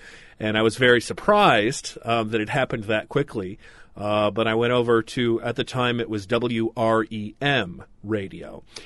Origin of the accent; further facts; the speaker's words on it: Patten, Maine, United States; I was actually a Patton kid, and I went to Katahdin High School, and I graduated in the class of 1998.